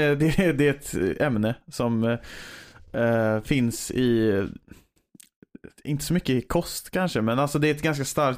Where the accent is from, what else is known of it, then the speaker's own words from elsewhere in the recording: Västra Götaland County, Sweden; Och jag är ju från Bohuslän faktiskt.